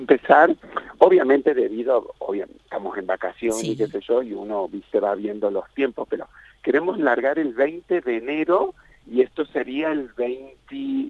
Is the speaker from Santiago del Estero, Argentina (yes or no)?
yes; Santiago del Estero, Argentina; yo soy un pueblito de Santiago del Estero, estaba estudiando arquitectura